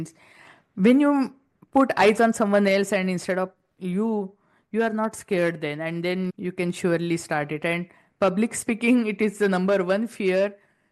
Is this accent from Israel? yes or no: no; India; accent: Indian; English is a second language; English is my third language. I still have heavy accent. And my husband studied in convent, so he has UK accent. My kids are born here. They have American accent, and I'm the only one stuck with Indian accent.